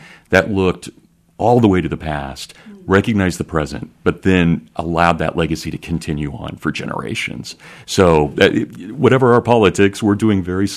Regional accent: Kansas, United States; now in Hillsdale, United States; I'm originally from Kansas, still have all my Kansas roots, but very glad to be here.

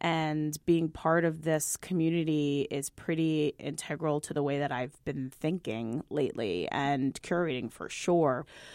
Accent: New York, United States; now in Albuquerque, United States; Well, first of all, I'm born and bred in New York, born and raised and bred, I guess all of it in New York. It's never been easy to leave that city.

